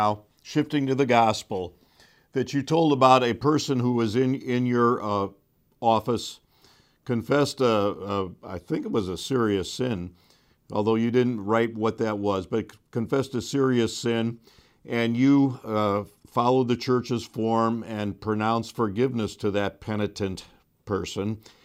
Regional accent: Midwest, United States; and admittedly I grew up in the Midwest.

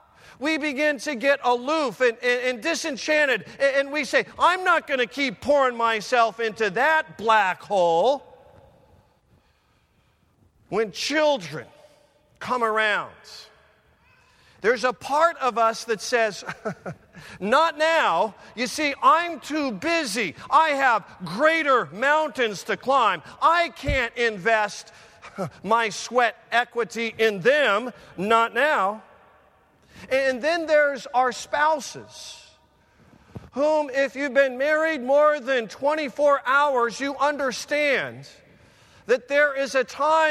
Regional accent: Denver, Colorado, United States; Now, I'm from Denver, Colorado, and I would leap at the opportunity to buy some mile-high turf.

